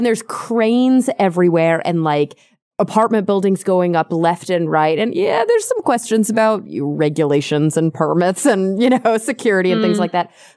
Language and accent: English; Dallas, Texas, United States; also born or lived in New York; now in Los Angeles, United States; I grew up in the suburb of Dallas, then I lived in New York, and now I live in Los Angeles